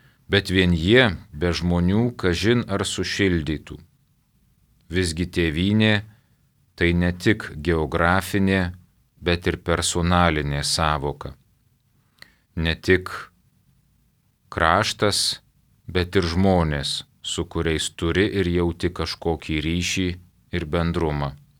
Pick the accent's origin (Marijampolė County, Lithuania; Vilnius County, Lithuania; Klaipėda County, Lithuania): Vilnius County, Lithuania; Vilnius; Nors esu gimęs ir augęs Vilniuje, tačiau visas vaikystės vasaras leisdavau pas senelius.